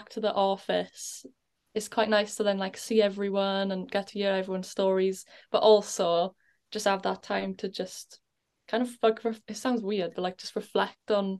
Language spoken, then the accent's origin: English; Wales, United Kingdom; No, I'm from the Rhondda.